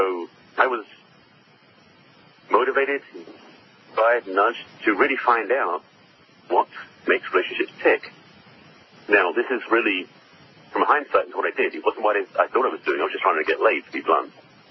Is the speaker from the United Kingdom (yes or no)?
yes; England, United Kingdom; I'm originally from England and grew up in a fairly conservative, reserved background, because that's kind of what English culture was or is.